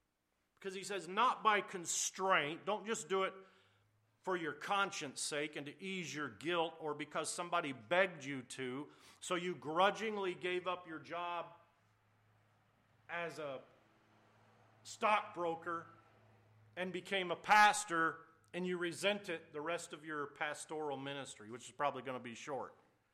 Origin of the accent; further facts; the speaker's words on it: Alaska, United States; also born or lived in Phoenix, United States; And that's my hometown, but I was raised up here. Born in Arizona, raised in Alaska.